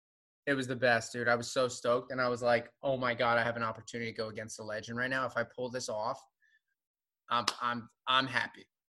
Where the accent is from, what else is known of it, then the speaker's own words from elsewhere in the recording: Florida, United States; now in Los Angeles, United States; I'm from Florida, but I live in LA now.